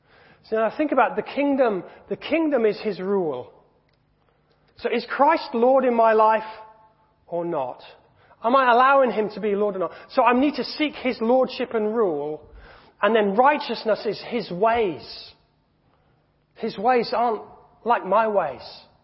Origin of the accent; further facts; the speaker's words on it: Hong Kong; We never had coal fires growing up in Hong Kong.